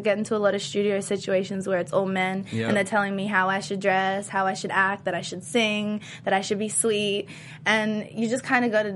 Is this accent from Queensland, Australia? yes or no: yes; Brisbane, Queensland, Australia; also born or lived in Melbourne; now in Los Angeles, United States; I mean, where I grew up in Brisbane, I didn't get much love, but last year I lived in Melbourne, Australia.